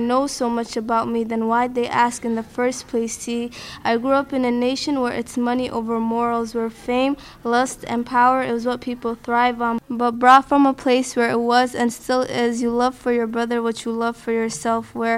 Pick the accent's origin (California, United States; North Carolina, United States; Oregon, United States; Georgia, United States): Georgia, United States; As a child in growing up in America, people would ask me where I'm from, and if I say, like, Georgia or something, they'd be like, no, that's not where you're from.